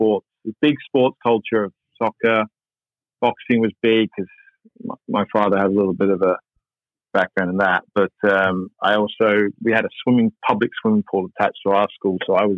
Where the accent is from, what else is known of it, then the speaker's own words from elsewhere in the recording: Hayes, London, United Kingdom; I'm from West London, a town called Hayes. If you've ever flown into Heathrow Airport, you've flown over my house, the town next door.